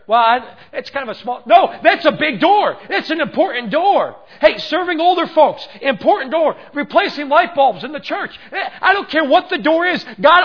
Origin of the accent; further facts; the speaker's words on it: Chicago, Illinois, United States; born there; now in Terre Haute, United States; I wasn't born and raised in Terre Haute. Born up in Chicago. Man, what a difference of life down here.